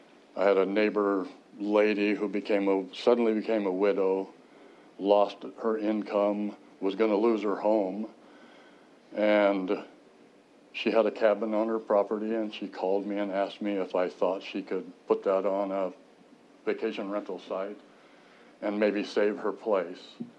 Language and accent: English; Montana, United States; I am from Park County, Montana.